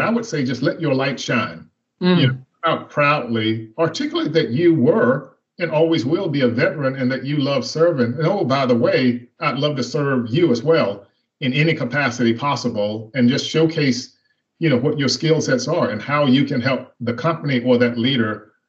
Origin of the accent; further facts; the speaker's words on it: the South, United States; And I grew up in the South, so I'm a Southerner by birth